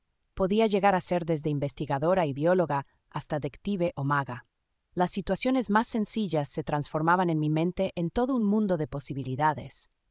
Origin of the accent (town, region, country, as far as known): Valencia, Valencian Community, Spain; born or raised there